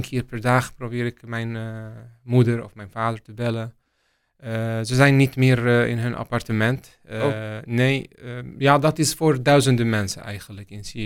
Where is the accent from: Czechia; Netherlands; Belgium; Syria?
Syria; Latakia, Latakia Governorate; Dutch is a second language; Ik kom uit Latakia. Latakia ligt in de noordwest van Syrië.